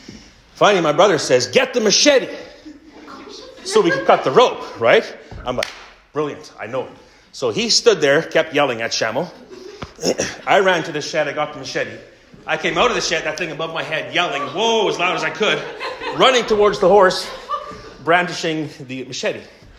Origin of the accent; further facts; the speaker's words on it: Canada; being Canadian boys, we didn't really know what we were doing